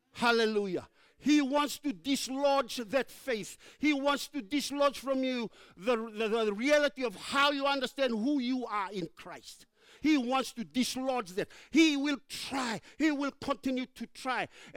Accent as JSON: {"language": "English", "country": "Fiji", "said": "Because I come from Fiji. I come from Fiji. We come from a place where the devil is real."}